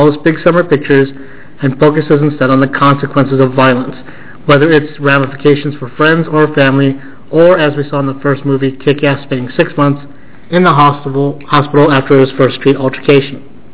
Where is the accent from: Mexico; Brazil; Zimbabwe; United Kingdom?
United Kingdom; Scotland; I am horrified by the real-life violence, even though I'm Scottish